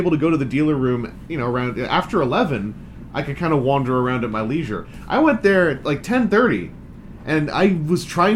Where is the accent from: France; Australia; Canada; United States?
Canada; because I'm from Canada.